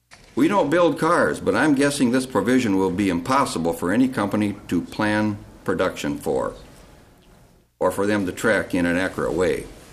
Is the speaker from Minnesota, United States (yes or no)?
yes; Blue Earth, Minnesota, United States; I'm a farmer from Blue Earth and president of the Minnesota Corn Growers Association.